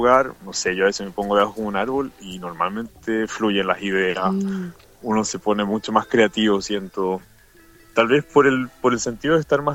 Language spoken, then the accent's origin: Spanish; Santiago, Santiago Metropolitan Region, Chile; now in Australia; En Chile, cuando mi familia somos de Santiago, siempre la gran ciudad, la jungla de concreto